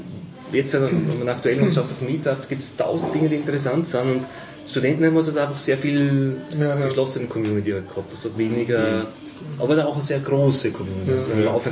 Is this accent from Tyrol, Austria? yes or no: no; Burgenland, Austria; Weißt du, das war in meiner Heimatgemeinde.